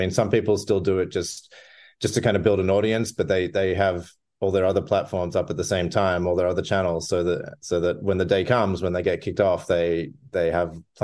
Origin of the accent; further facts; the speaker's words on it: Melbourne, Victoria, Australia; I grew up in Australia, in Melbourne, and I just kind of, you know, thought the world was a certain way.